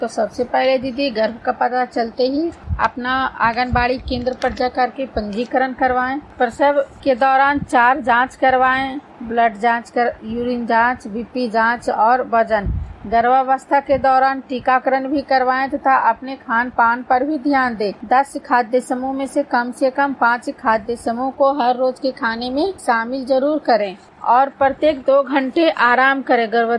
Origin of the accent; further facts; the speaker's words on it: Hilsa, Bihar, India; मैं हिलसा ब्लॉक से हूँ।